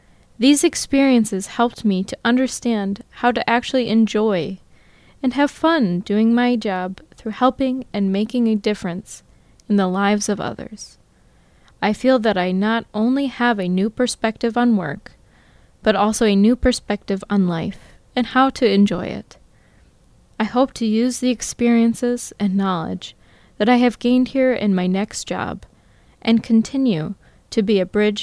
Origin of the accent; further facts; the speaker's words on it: Michigan, United States; I especially loved being able to share memories and a little bit about my home state, Michigan, with you all.